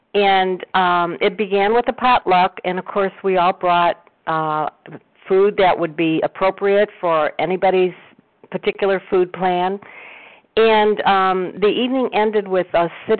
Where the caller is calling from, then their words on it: Cleveland, Ohio, United States; Hi, this is … I'm calling from Cleveland.